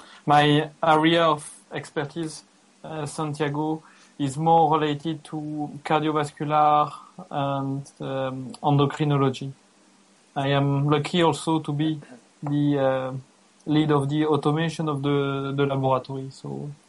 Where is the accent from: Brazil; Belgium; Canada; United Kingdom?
Belgium; I'm from Belgium. So I'm practicing in an academic hospital in Brussels, which is the capital of Belgium.